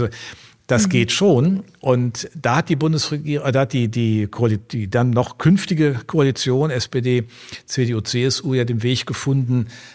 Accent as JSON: {"language": "German", "region": "Rhineland", "country": "Germany", "said": "weil ich bin ja Rheinländer"}